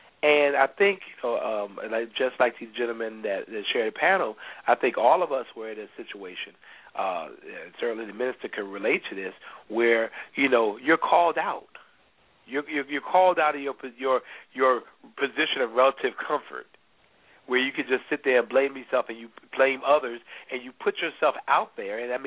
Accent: Brooklyn, New York, United States; I'm from Brooklyn, born and raised

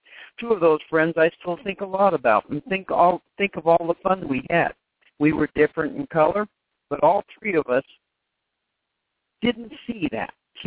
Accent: Albuquerque, New Mexico, United States; while growing up in Albuquerque, New Mexico. We actually grew up in a good time to be interracial friends.

